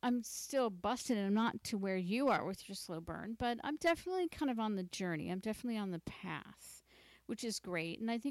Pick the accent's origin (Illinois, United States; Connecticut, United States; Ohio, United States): Ohio, United States; Cincinnati; Because back in my hometown in Cincinnati, I went to the one recently in April